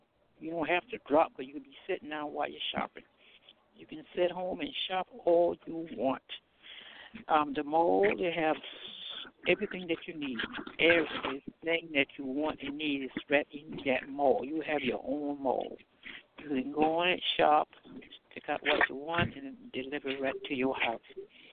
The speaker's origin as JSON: {"language": "English", "town": "Bowman", "region": "South Carolina", "country": "United States", "said": "I'm from Bowman, South Carolina."}